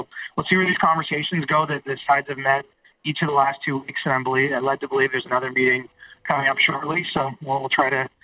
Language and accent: English; Ontario, Canada; it was nice to give my hometown a little shout out, which. From a small town in Ontario that made a lot of people there happy.